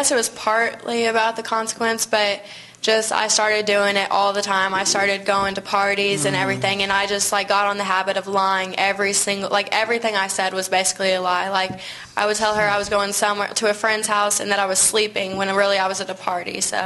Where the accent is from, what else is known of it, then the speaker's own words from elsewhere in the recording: Evansville, Indiana, United States; born there; I was born in Evansville, Indiana.